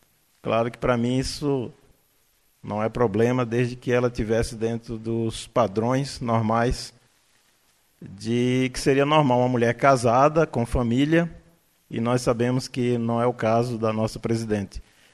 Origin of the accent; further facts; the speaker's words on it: Feira de Santana, Bahia, Brazil; Lá na minha cidade, em Feira de Santana